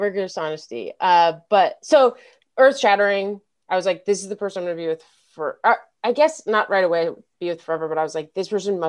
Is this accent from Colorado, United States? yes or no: yes; Denver, Colorado, United States; I'm from Denver. So she came to Denver, met my whole family at 3 weeks.